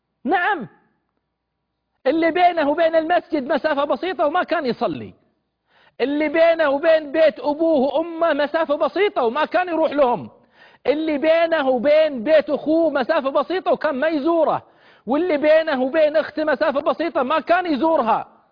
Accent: Al-Ahsa, Eastern Province, Saudi Arabia; وسألت في بعض المناطق عندنا بالأحساء

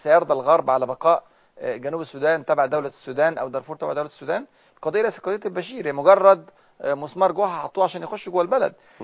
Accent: Egypt; احنا مصريين

